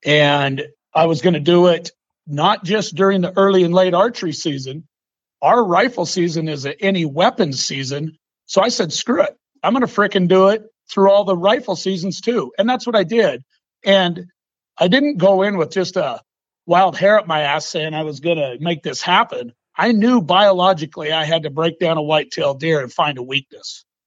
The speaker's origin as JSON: {"language": "English", "region": "Northwest", "country": "United States", "said": "So I have an extensive history of hunting I'm from the Northwest, and hunting mountain whitetails"}